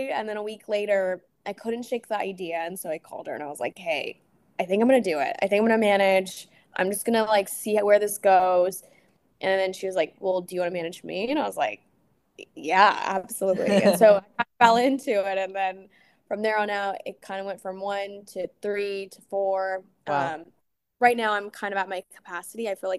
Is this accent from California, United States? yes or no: yes; Bakersfield, California, United States; also born or lived in Los Angeles; now in Portland, United States; I grew up in Bakersfield originally, but because I was doing commercials when I was young, I was always going back and forth between there and LA. So LA is home to me. I currently reside in Portland, Oregon.